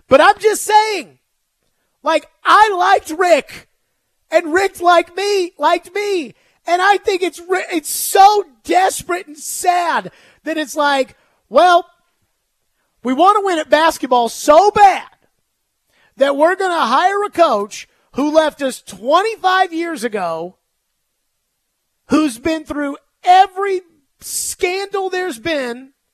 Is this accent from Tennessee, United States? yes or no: yes; Tennessee, United States; For me, I was from Tennessee.